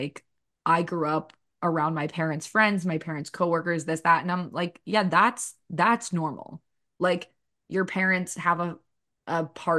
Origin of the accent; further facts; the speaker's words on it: New Jersey, United States; I'm from New Jersey.